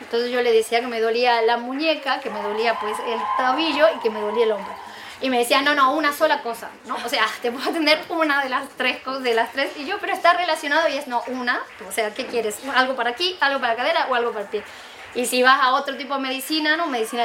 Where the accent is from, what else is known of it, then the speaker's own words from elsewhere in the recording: Salta, Argentina; born there; yo nací en Argentina, en el norte, en un lugar que se llama Salta, y es una zona más andina